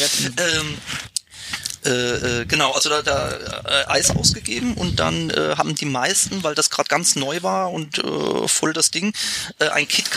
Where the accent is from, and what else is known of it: Rhineland-Palatinate, Germany